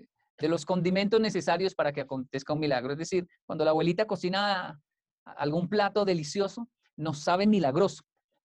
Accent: Japan; Sí, todo en Japón, porque mi adolescencia fue en Japón hasta los 24 años.

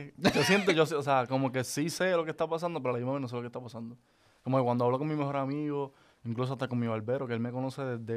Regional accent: Puerto Rico; somos 20 cabrones boricua que nos hemos jodido para estar aquí

